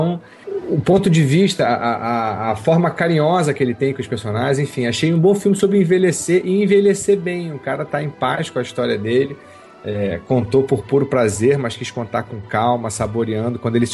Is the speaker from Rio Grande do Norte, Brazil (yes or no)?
no; Petrópolis, Rio de Janeiro, Brazil; É lá minha cidade natal, aqui a 70 quilômetros do Rio de Janeiro. 800 metros de altitude, a noroeste do Rio de Janeiro, onde eu nasci.